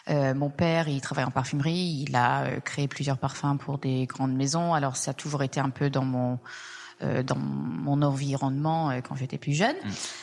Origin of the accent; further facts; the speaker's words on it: Saint-Germain-en-Laye, Île-de-France, France; born there; also born or lived in London, United Kingdom; je suis née en France, à Saint-Germain-en-Laye. Et j'ai pas mal déménagé quand j'étais petite.